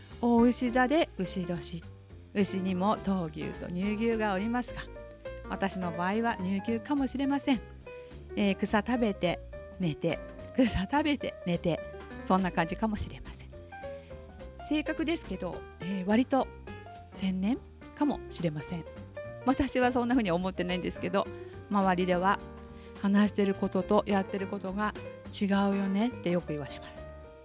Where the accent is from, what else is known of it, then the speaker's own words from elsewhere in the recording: Ikebukuro, Tokyo, Japan; born there; now in Funabashi, Japan; もともと船橋に今は暮らしておりますが、千葉県出身ではなく東京都の池袋で生まれて、千葉にお引越ししてきました。今は船橋で暮らしておりますが、とても自然と都会が半々くらいにあるようなとこですかね。